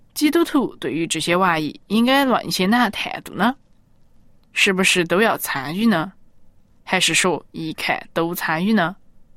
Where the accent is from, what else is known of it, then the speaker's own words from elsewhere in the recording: China; 我们中国人喜欢喝茶，但是呢，美国人喜欢喝咖啡。